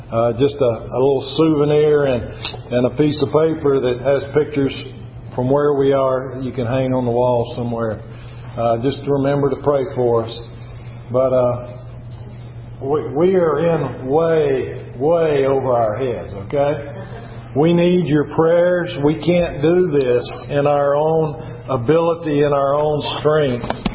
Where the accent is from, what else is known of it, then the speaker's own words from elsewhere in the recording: Ripley, Mississippi, United States; I'm from Ripley, Mississippi. Graduated 1975, so I'm old.